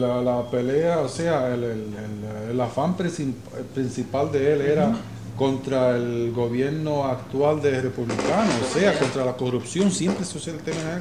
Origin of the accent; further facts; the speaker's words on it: Carolina, Puerto Rico; me acuerdo de los líderes de mi pueblo en Carolina